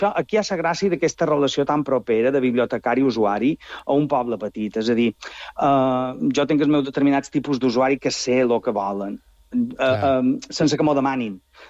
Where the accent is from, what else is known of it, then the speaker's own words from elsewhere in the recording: Palma, Balearic Islands, Spain; som de Son Sardina, també entenc una mica aquesta idiosincràsia pròpia del poble